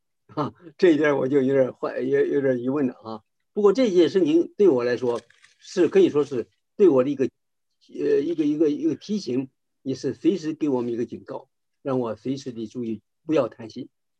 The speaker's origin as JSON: {"language": "Chinese", "region": "Shandong", "country": "China", "tie": "born or raised there", "said": "这个山东话给就念吉啊，我们那个老家的土话呀、啊，这个给呀、啊、就是吉"}